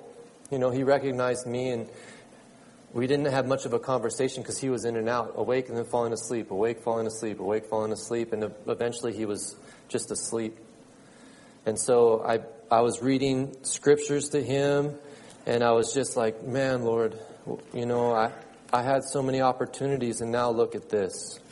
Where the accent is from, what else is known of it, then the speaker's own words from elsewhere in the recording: Anza, California, United States; Okay, I grew up in Anza. I have neighbors that live next to me for 18 years